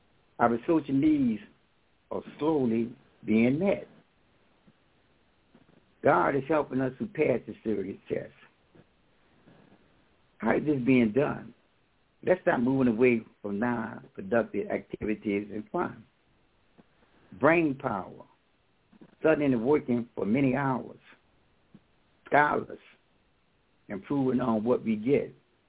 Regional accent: New Orleans, Louisiana, United States; now in Tampa, United States; from New Orleans, Louisiana. I'm from Tampa, Florida now.

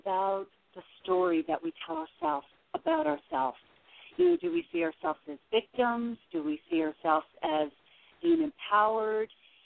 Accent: Nova Scotia, Canada; also born or lived in Florida; now in Arizona, United States; I'm originally from Nova Scotia, Canada, and I lived in Florida also for 14 years.

